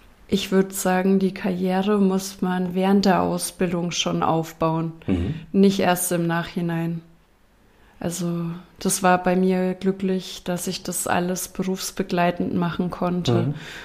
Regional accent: Bavaria, Germany; Vielleicht meine Heimatregion, Franken.

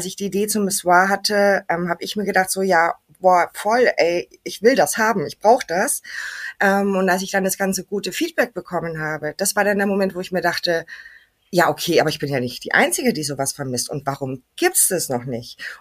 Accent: Canary Islands, Spain; moved away as an adult; also born or lived in Germany; Ja, geboren bin ich in Deutschland, aufgewachsen bin ich auf den Kanarischen Inseln, auf der schönen Insel La Palma. Dort habe ich eigentlich ja mein komplettes Leben verbracht, bis ich Anfang 20 war.

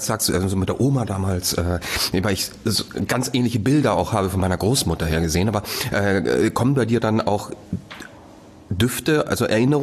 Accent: Austria; Ja, für mich als Österreicher sowieso schon gleich so.

